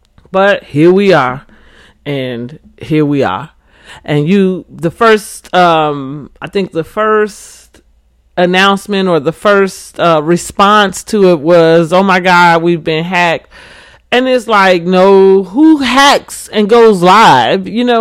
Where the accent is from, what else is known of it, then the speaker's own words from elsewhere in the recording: United States; As an American, just disgraceful. And as a Black American